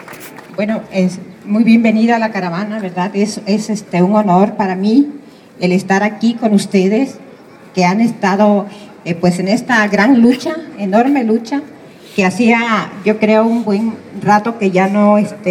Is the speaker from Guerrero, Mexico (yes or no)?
yes; Atoyac, Guerrero, Mexico; Pues la mayoría, muchos de nosotros somos guerrerenses, ¿verdad?